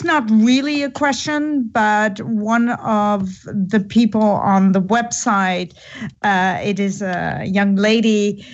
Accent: Pakistan; born there; I'm brown-skinned myself. I was born in Pakistan and adopted by a Dutch couple.

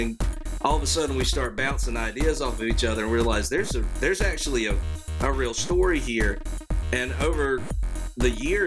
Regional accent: South Carolina, United States; We're both from South Carolina. So, like, we've played music all around this area

